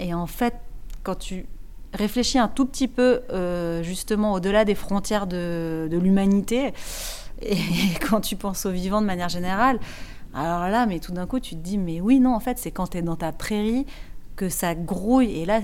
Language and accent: French; Auvergne-Rhône-Alpes, France; c'est très vallonné chez nous, en Ardèche.